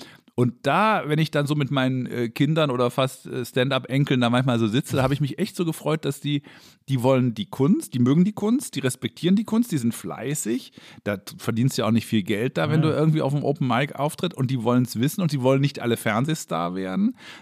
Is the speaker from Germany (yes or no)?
yes; Germany; wir mussten uns ja in London auch immer anpflaumen lassen als Deutsche